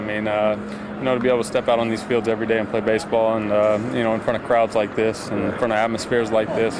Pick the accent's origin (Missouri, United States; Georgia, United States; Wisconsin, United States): Missouri, United States; Sikeston; From Sykeston, Missouri.